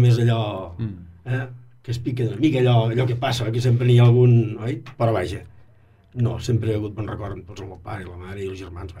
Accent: Falset, Catalonia, Spain; born there; Vaig néixer aquí a Falset, a Calma Grinyà.

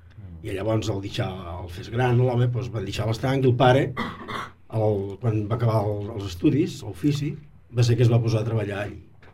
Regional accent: Falset, Catalonia, Spain; born there; Vaig néixer aquí a Falset, a Calma Grinyà.

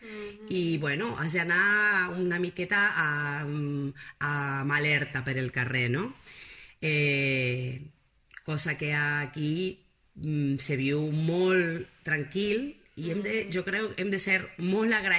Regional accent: Buenos Aires, Argentina; Catalan is a second language; now in Spain; ciutat de Buenos Aires, ¿vale? Del barri, d'un barri que està a la zona oest, que es diu Mataderos. Uh-huh. És zona de capital, sí, sí, és ciutat.

